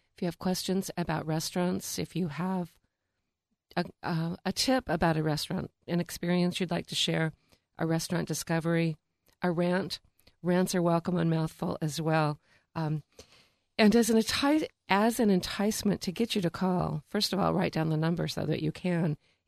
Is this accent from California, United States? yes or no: yes; Sebastopol, California, United States; But it's just great to be there in Sebastopol, my hometown.